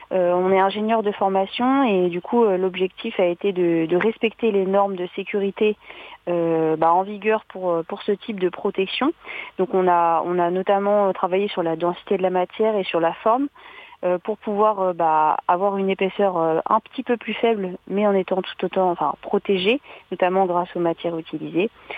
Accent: Brittany, France; une casquette ou un bonnet un peu style marin, puisqu'on vient de Bretagne.

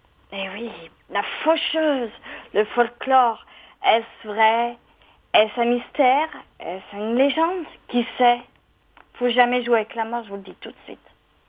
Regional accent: Paimpont, Brittany, France; chez nous à Papon en Brocéliande.

